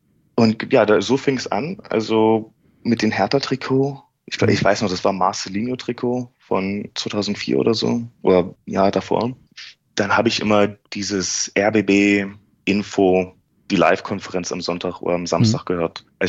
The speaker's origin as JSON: {"language": "German", "region": "Berlin", "country": "Germany", "said": "Ja, ich komme aus Berlin."}